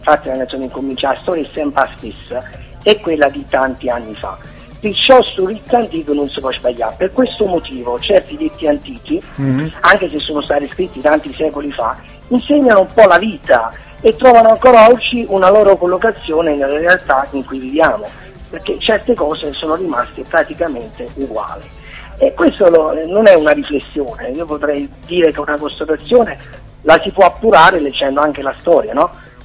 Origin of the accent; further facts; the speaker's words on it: Campania, Italy; accent: Neapolitan; io sono napoletano dall'accento